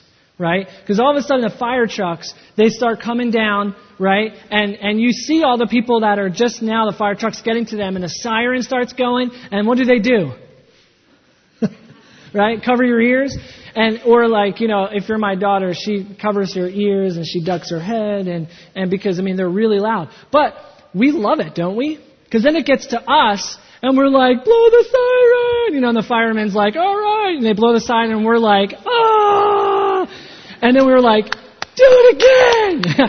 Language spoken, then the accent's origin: English; Philadelphia, Pennsylvania, United States; I'm from Philadelphia. And we have a parade in Philadelphia that happens on the first of every year called the Mummers Parade.